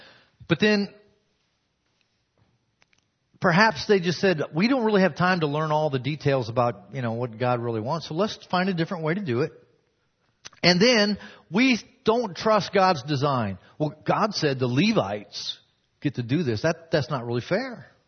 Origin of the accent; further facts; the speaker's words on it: St. Louis, Missouri, United States; I grew up in the St. Louis area, and when I was a kid, they built this roller coaster called the Screaming Eagle.